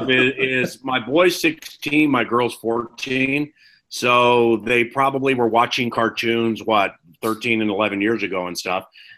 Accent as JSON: {"language": "English", "town": "Washington", "region": "District of Columbia", "country": "United States", "tie": "born or raised there", "said": "I'm 51 years of age, and when I grew up in Washington, D.C., I was really into Scooby-Doo"}